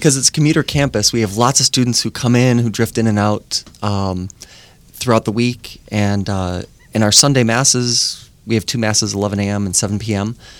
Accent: Wheeling, Illinois, United States; I went to Wheeling High School. I grew up in Wheeling, Illinois.

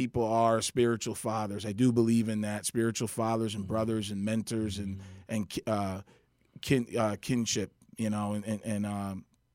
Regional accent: New Jersey, United States; now in Chicago, United States; So my background, I grew up in North Jersey, so I'm a Jersey boy

